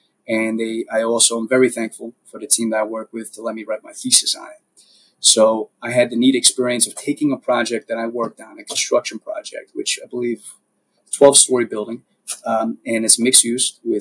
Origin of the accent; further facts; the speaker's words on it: Pennsylvania, United States; Because also growing up in Pennsylvania in a blue collar town, we have seen the repercussions of poor, laborious practices